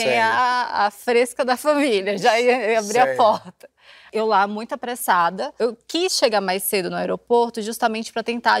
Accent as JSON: {"language": "Portuguese", "town": "João Pessoa", "region": "Paraíba", "country": "Brazil", "lives_now": "Rio de Janeiro, Brazil", "said": "Eu sou de João Pessoa, minha família toda é de João Pessoa, mas eu moro aqui em São Paulo, aqui em São Paulo não, no Rio."}